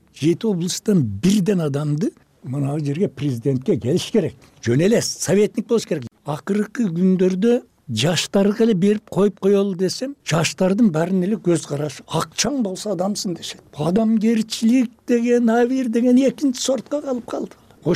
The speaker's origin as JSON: {"language": "Kyrgyz", "town": "Uzgen", "region": "Osh Region", "country": "Kyrgyzstan", "said": "мына мен например өзгөндүкмүн дедим."}